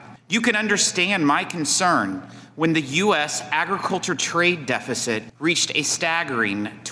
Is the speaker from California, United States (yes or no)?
no; Missouri, United States; when I speak to farmers in my home state of Missouri